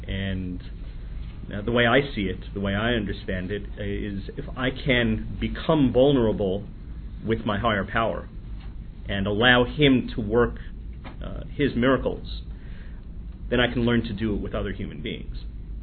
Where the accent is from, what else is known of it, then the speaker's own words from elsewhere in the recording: New Jersey, United States; I'm a sexaholic from New Jersey.